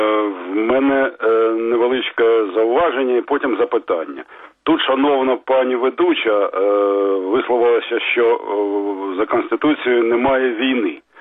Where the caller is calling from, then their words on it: Kharkiv, Kharkiv Oblast, Ukraine; я з Харкова.